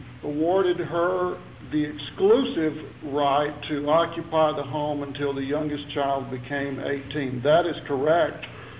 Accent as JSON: {"language": "English", "town": "Huntsville", "region": "Texas", "country": "United States", "said": "May it please the court … from Huntsville, Texas, representing Melissa Laster in this cause."}